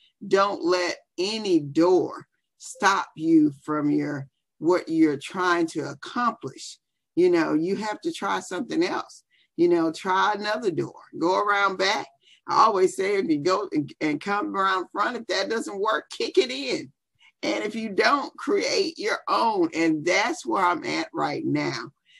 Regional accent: Biloxi, Mississippi, United States; came back home to my hometown, Biloxi, Mississippi, thought I was passing through and decided to stay.

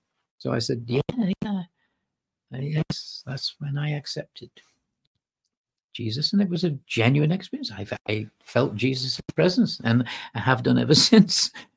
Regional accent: Manchester, North West England, United Kingdom; I'm British. You know, I'm from Manchester.

